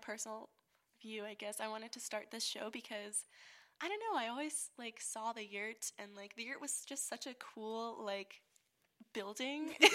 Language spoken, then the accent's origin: English; Raleigh, North Carolina, United States; which I'm from Raleigh, North Carolina, if nobody figured that out.